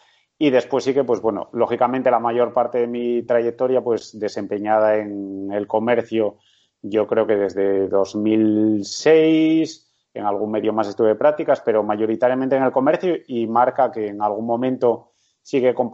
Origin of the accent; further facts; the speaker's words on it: Langreo, Asturias, Spain; now in Gijón, Spain; soy de Langreo y además con mucho orgullo y con mucho orgullo de vivir también aquí en Gijón, porque bueno, creo que estamos todos encantados los que vinimos de Langreo aquí a Gijón a vivir.